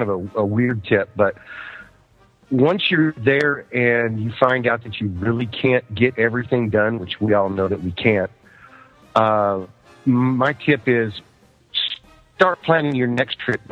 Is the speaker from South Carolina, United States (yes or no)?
yes; Rock Hill, South Carolina, United States; I'm from Rock Hill, South Carolina in the U.S.